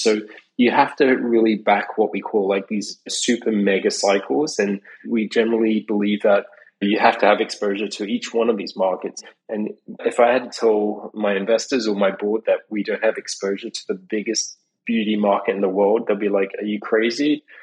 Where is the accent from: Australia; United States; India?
Australia; as you probably can tell, I'm not from America. I'm Australian, and I've lived around the world all my life.